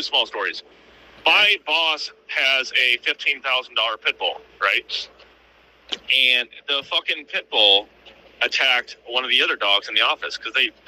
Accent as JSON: {"language": "English", "town": "Naples", "region": "New York", "country": "United States", "said": "I am from Naples, New York."}